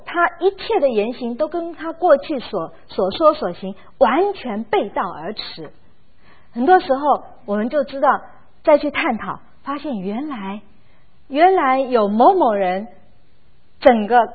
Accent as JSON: {"language": "Chinese", "country": "China", "said": "我们中国人说一念之差"}